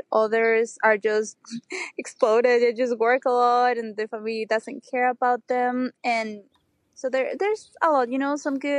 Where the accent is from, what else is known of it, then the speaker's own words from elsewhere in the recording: Mexico; English is a second language; now in New York City, United States; I'm from Mexico